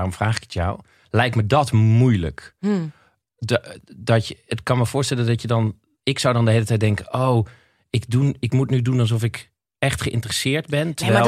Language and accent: Dutch; Twello, Gelderland, Netherlands; Ik kom uit Twello.